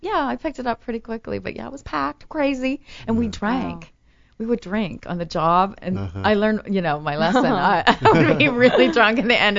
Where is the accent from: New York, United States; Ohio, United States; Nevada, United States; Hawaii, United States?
Ohio, United States; now in Los Angeles, United States; Remember I came from Ohio where, like, if there's cars on the road, that's traffic?